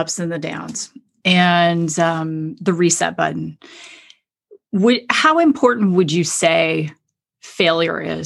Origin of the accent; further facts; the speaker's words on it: Canada; I'm originally Canadian.